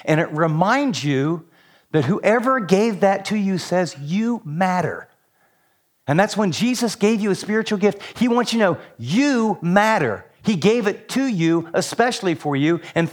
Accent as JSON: {"language": "English", "region": "West Virginia", "country": "United States"}